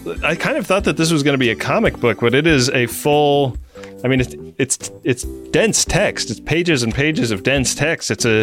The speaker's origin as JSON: {"language": "English", "town": "Oakland", "region": "California", "country": "United States", "tie": "born or raised there", "said": "it looks like Ankh Press is in Alameda, California, one town over from my hometown of Oakland."}